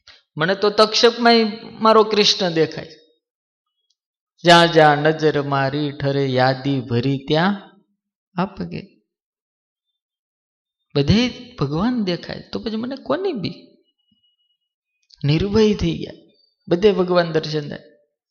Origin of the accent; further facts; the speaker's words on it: Gujarat, India; અમારા કચ્છના હજારો માણસો હતા